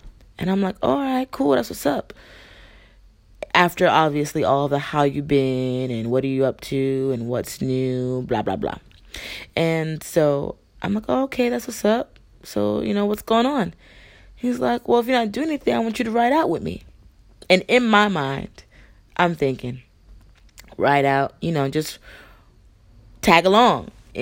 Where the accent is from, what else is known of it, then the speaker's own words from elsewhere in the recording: Queens, New York, United States; I am an original New Yorker. I was born in Queensbridge, South.